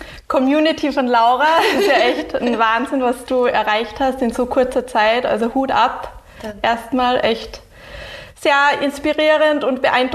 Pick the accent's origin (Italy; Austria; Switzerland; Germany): Austria; Also ich habe meine Kindheit in Österreich verbracht, den Großteil, immer den Sommer eben in Schweden mit meiner Familie